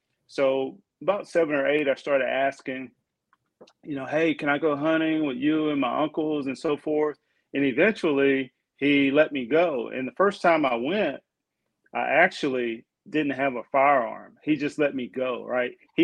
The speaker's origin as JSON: {"language": "English", "town": "Jackson", "region": "Mississippi", "country": "United States", "tie": "born or raised there", "said": "I grew up in Mississippi, right? Jackson, Mississippi."}